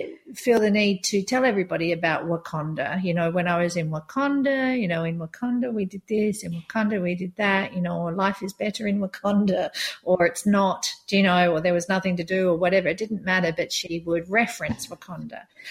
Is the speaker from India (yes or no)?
no; Australia; But probably as an expat, I would meet people abroad and just say, oh, I'm Australian.